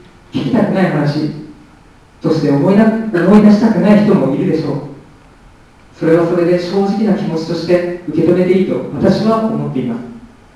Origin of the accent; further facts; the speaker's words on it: Hiroshima, Japan; born there; 広島で生まれた自分よりも世界中の人々の方が広島に 関心を持ってくれている